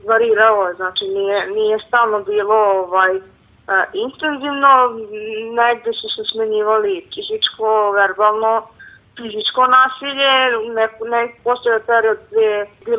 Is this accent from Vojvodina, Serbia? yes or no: yes; Bečej, Vojvodina, Serbia; Mnogo sam ja odlučila da nikako svoju školu neću nastavljati u Bečeju, u mom rodnom gradu